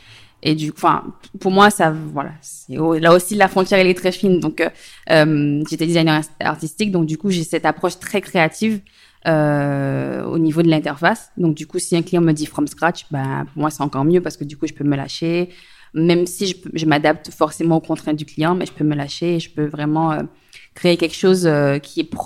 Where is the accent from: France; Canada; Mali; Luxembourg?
France; Martinique; moved away as an adult; also born or lived in Paris / Bordeaux; je suis de Martinique, j'ai 26 ans, enfin bientôt 27. Je suis partie après le bac comme beaucoup de jeunes en France hexagonale. Je suis partie à Paris, j'y suis restée 6 ans. Après, je suis allée à Bordeaux pour changer d'horizon avant de revenir au pays.